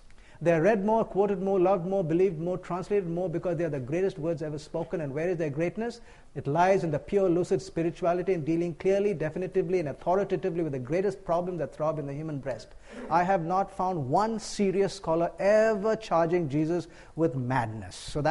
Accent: India; I come from the East, India. We have a tradition there.

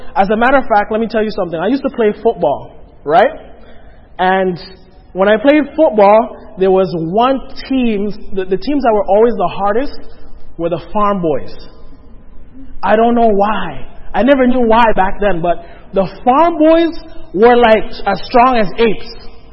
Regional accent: Toronto, Ontario, Canada; I was from Toronto, grew up in Toronto

